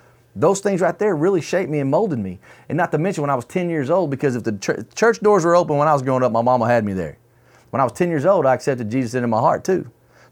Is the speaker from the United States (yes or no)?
yes; Texas, United States; born there; I was born in West Texas, and that's where they were raised. There was like 97 people in the town